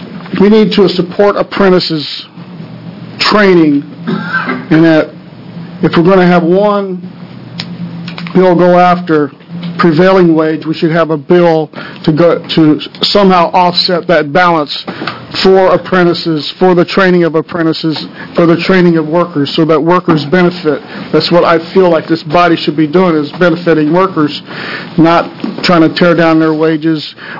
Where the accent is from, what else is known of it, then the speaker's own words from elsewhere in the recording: Salem, Oregon, United States; I'm from Salem here.